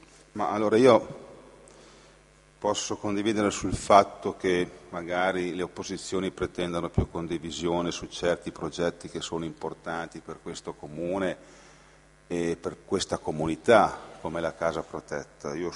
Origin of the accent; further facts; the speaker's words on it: Rovereto, Trentino-Alto Adige, Italy; Io sono un amministratore, sono di Rovereto.